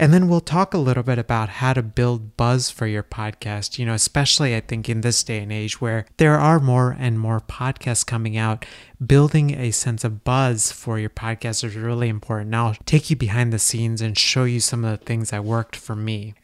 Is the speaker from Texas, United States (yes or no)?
yes; Texas, United States; which made me so happy, you know, being and growing up in Texas. It reminded me of that home.